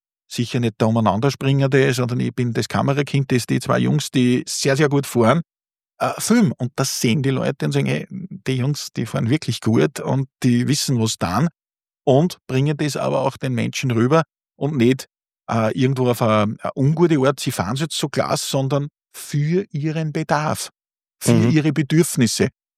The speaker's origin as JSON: {"language": "German", "region": "Upper Austria", "country": "Austria", "said": "aber bin da sehr stolz als Oberösterreicher."}